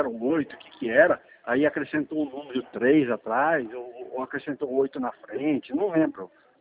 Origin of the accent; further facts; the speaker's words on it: Mogi Guaçu, São Paulo, Brazil; eu sou de Mogi